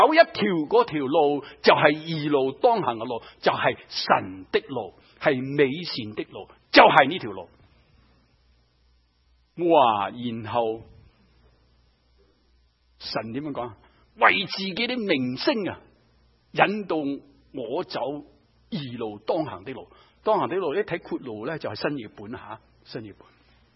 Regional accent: China; 这些路径我们中国人叫做什么？羊肠小径，是不是？

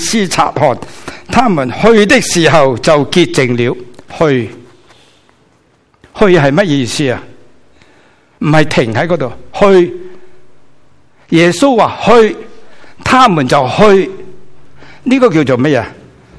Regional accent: Guangdong, China; accent: Cantonese; 一对出来呢就是我们广东话来的，那个字就是我们用的说话

